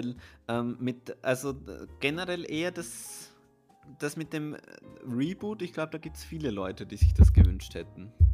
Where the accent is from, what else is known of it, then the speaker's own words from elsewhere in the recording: Austria; das ist ja schwer bei uns in Österreich, das zu finden